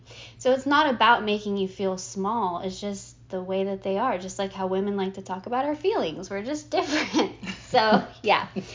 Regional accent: United States; So he's Nigerian, I'm American, and in as our American listeners know that women are like power women

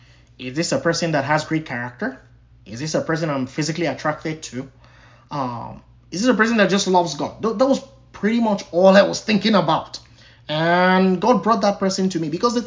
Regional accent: Nigeria; as Victoria said, I'm Nigerian and she's American.

